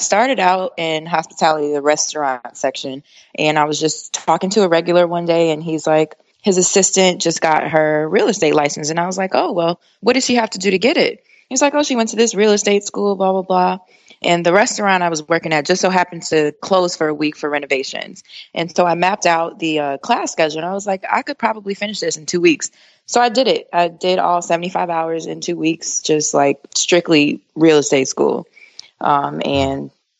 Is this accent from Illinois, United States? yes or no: yes; Chicago, Illinois, United States; also born or lived in St. Louis; No, I'm from Chicago originally, but I spent about 8 years in St. Louis.